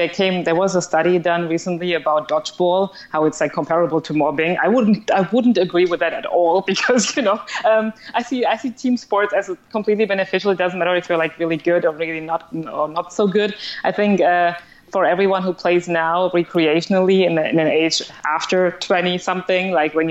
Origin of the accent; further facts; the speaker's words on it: Germany; English is a second language; my parents are from Sri Lanka. I was born and raised in Germany, and I was I was growing up in a very little small town, and I was one of the very few immigrants, actually, who were living there.